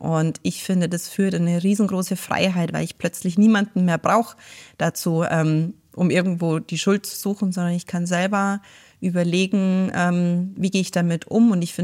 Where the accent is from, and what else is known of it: Wallgau, Bavaria, Germany; born or raised there; also born or lived in Garmisch